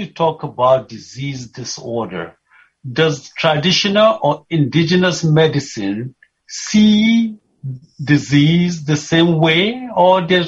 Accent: Kaduna, Kaduna State, Nigeria; I remember as a young kid growing up in Kaduna

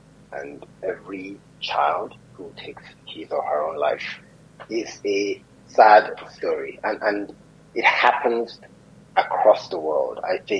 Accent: Nigeria; So I can speak to the cultural nuance of being a Nigerian, and I can speak to the science of what needs to be done.

